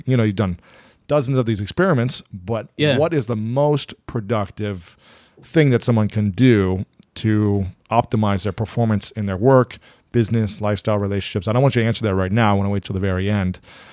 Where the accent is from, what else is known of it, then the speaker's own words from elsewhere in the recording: Ohio, United States; Yeah, I mean, growing up in Ohio, I dealt with humidity constantly. It was miserable. I mean, I love it there, but it's miserable.